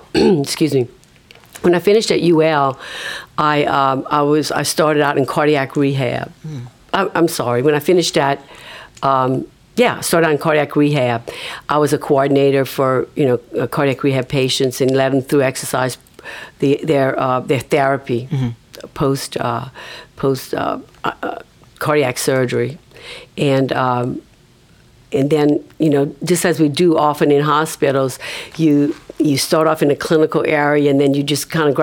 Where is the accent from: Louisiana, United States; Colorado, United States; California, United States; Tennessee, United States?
Louisiana, United States; St. Martinville; Well, I grew up in St. Martinville, as you said earlier, and I'm one of 12 children.